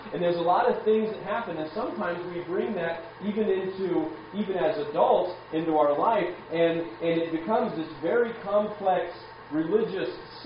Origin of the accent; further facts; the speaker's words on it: Maine, United States; now in Wellington, New Zealand; I grew up in Maine, and you guys here in Wellington. We don't really have winter.